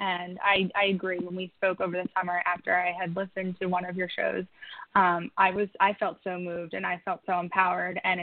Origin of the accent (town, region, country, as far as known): Philadelphia, Pennsylvania, United States